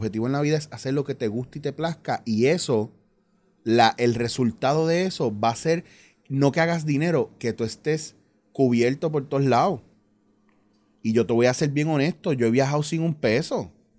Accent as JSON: {"language": "Spanish", "country": "Puerto Rico", "said": "yo siendo puertorriqueño y arrastrando la L"}